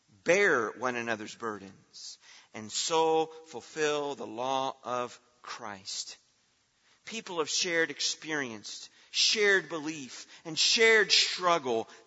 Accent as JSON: {"language": "English", "region": "California", "country": "United States", "tie": "born or raised there", "also_born_or_lived": "Tennessee", "lives_now": "Florida, United States", "said": "You know, I'm growing up in California and I'm learning about the dangers of earthquakes. I live in Tennessee and learning about the danger of tornadoes. I moved to Florida"}